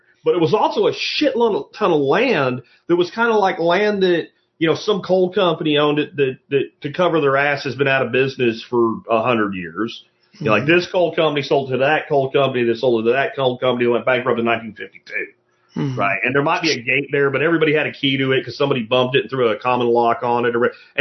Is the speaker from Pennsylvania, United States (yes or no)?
yes; Pennsylvania, United States; Now, where I grew up in Pennsylvania, it is a more temperate climate.